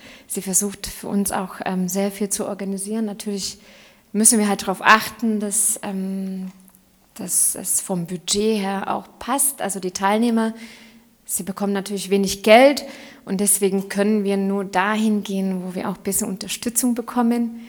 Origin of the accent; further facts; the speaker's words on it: Hungary; now in Germany; also ich bin selber Ausländerin. Ich komme aus Ungarn. Ich lebe seit 15 Jahren in Deutschland.